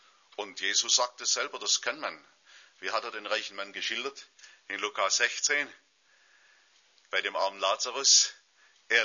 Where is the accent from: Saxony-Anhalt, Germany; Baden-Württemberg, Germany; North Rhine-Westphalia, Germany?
Baden-Württemberg, Germany; Ulm; Man hat die Bombennächte erlebt. Ich weiß das als Kind noch, wie sich das in Ulm ereignet hat.